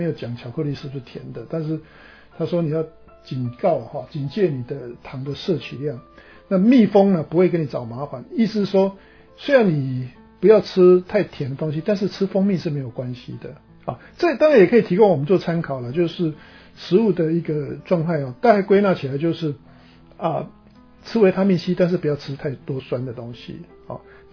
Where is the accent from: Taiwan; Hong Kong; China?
Taiwan; now in United States; 我们中国人的话，我在台湾的话，我们的主食是猪肉嘛